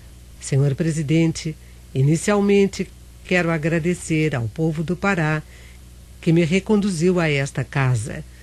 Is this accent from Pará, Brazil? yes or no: yes; Santarém, Pará, Brazil; born there; em Santarém, município onde eu nasci com muito orgulho